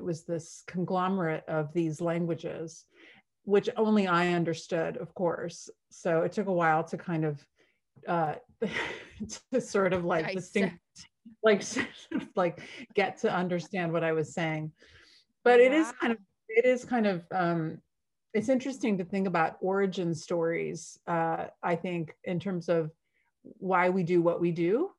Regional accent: New England, United States; also born or lived in San Francisco, United States; San Francisco for like 16 years. So I feel like I've kind of bopped all around, and I usually say I'm from New England because I spent kind of my formative, adolescence here.

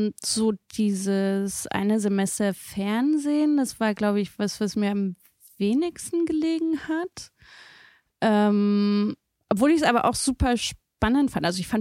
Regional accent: Dresden, Saxony, Germany; als ich noch in Dresden lebte, ich komme ja aus Dresden, bin da geboren und habe da auch mein Abi gemacht

